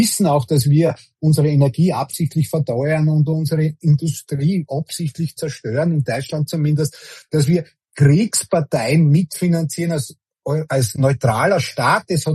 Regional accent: Austria; so wunderschön das Österreich ist. Aber die Demokratie oder der demokratische Prozess, der zerstört sehr viel, was paradiesisch war, wie wir in die 70er und 80er aufgewachsen sind.

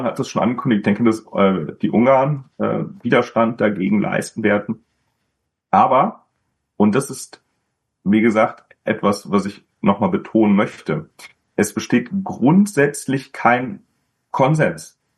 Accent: Germany; Wir werden natürlich als Deutsche

